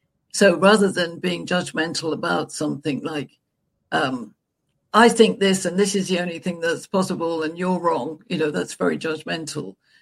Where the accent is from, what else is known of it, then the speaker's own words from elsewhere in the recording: United Kingdom; I'm a British grandmother, entrepreneur in my 70s